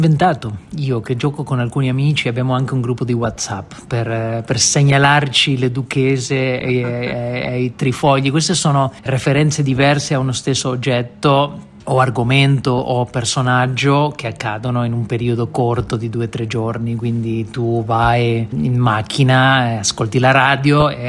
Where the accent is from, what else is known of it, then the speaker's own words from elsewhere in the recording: Argentina; è da una parte molto difficile scrivere in Argentina, o essendo argentino della mia generazione, che io non ho proprio vissuto la dittatura, sono nato durante la dittatura